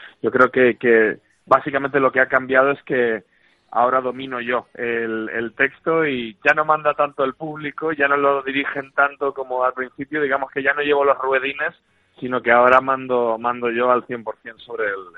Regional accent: Uruguay; yo no dejo de ser, aunque lleve muchos años viviendo aquí, yo no dejo de ser una persona que nació en otras latitudes, yo vengo de Uruguay

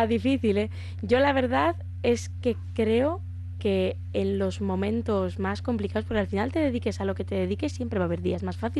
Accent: Bilbao, Basque Country, Spain; me considero muy bilbaína y también muy del Athletic

